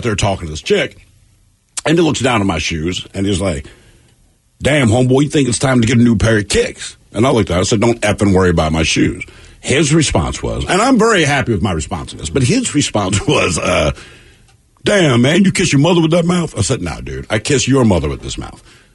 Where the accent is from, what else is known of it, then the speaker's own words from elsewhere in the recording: Philippines; I carry a photo of my brother because we're both Filipino. However, I'm super pale and I don't have a lick of it, but he does. So when I tell people I'm Filipino, they don't believe me